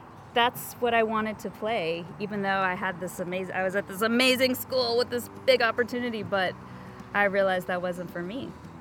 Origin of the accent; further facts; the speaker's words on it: Austin, Texas, United States; Now, growing up in Austin, I was exposed to country music everywhere.